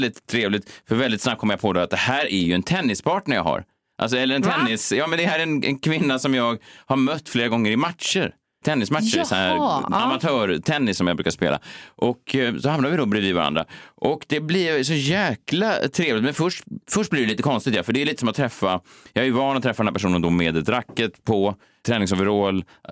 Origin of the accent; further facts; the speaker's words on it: Sweden; Nej, man står ju som en svensk fåne och bara, jag trodde vi var kompisar.